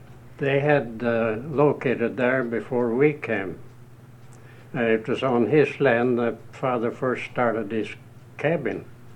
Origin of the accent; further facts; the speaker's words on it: Minnesota, United States; English is a second language; So I was between 9 and 10 years old before I went to school. And I couldn't speak English. So the school was in English, of course. We lived in a Norwegian settlement back east, you know, back in Minnesota.